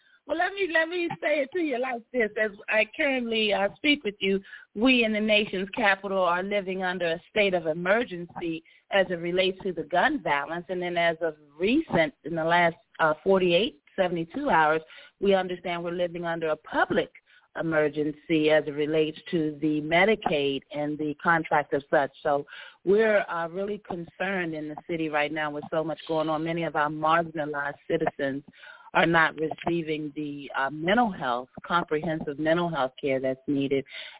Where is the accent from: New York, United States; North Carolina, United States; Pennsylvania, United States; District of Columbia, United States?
District of Columbia, United States; Washington; The School of Hard Knocks, growing up in Ward 8, Southeast D.C., if I must say.